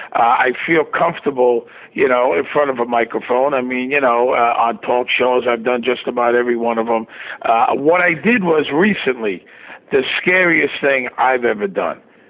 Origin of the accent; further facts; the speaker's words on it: Brooklyn, New York, United States; moved away as an adult; also born or lived in Las Vegas; I mean, I was in Las Vegas for many years. I grew up in Brooklyn. I moved to Vegas after college.